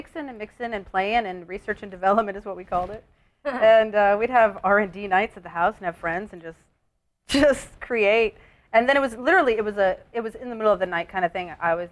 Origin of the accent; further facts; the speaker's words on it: Oregon, United States; No, I'm from Oregon.